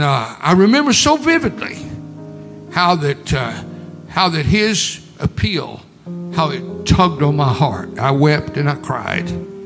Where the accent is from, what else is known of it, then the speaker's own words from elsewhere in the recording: Tulsa, Oklahoma, United States; we came back home to the home church where I grew up here in Tulsa.